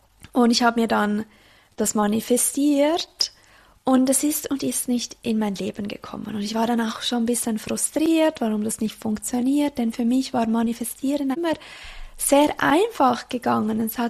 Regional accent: Zurich, Switzerland; hier in Kriessen, also hier im Rheintal in St. Gallen, Kanton St. Gallen, und ich bin aufgewachsen im Kanton Zürich und arbeitete da in Zürich am Stadelhofen

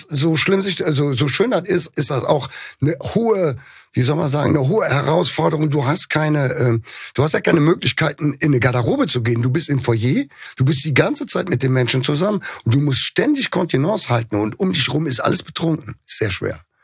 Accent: Cologne, North Rhine-Westphalia, Germany; da haben wir ja noch ein Privileg als Kölner

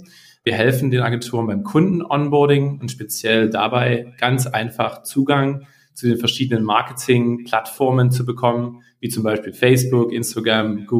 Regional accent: Dresden, Saxony, Germany; moved away as an adult; also born or lived in Heilbronn / Berlin / London; now in Spain; Ich bin in der Nähe von Heilbronn, also ganz in deiner Nähe geboren. Ich bin in Dresden aufgewachsen, habe in Berlin studiert und habe dann 7 Jahre in London gelebt und gearbeitet. War dann 2 Jahre auf Reisen als Digitalnomade in Mittel- und Südamerika mit meiner Partnerin und lebe seit mittlerweile 4 Jahren auf Teneriffa.

